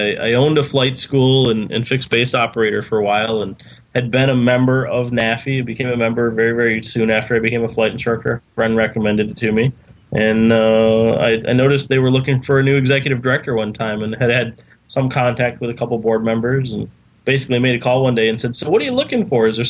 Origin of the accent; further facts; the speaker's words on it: Michigan, United States; But I grew up in Upper Michigan, and my birthday's in January.